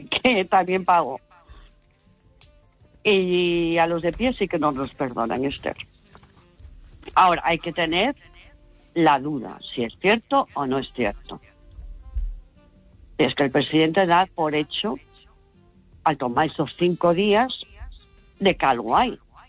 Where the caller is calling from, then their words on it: Lugo, Galicia, Spain